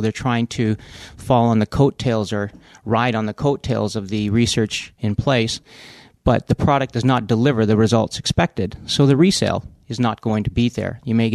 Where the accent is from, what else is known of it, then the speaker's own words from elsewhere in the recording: Canada; And to show up there as a Canadian underdog was amazing.